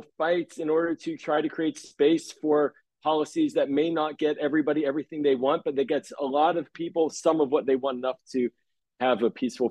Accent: Pittsburgh, Pennsylvania, United States; I grew up in Pittsburgh. I have a lot of family in Israel.

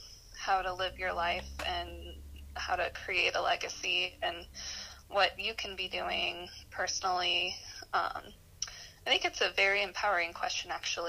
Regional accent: Los Angeles, California, United States; I am a Chickasaw citizen, and I was born and raised here in Tongva land in Los Angeles

